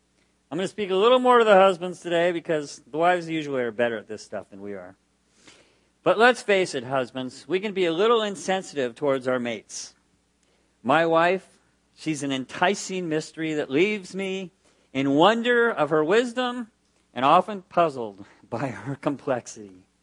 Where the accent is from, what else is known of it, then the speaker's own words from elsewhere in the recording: Santa Barbara, California, United States; now in Rosarito, Mexico; We are from Santa Barbara, California, but we haven't actually lived there for 7 years. We've been the last 5.5 years in Baja California, Rosarito, Mexico